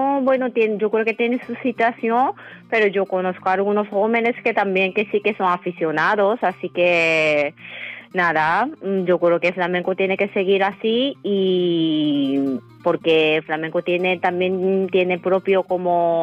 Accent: Japan; Spanish is a second language; en mi caso, como soy japonesa

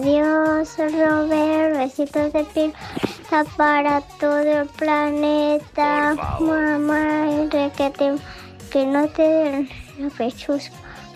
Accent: Manresa, Catalonia, Spain; tengo 6 años y le quiero decir, soy de Manresa, voy a primero

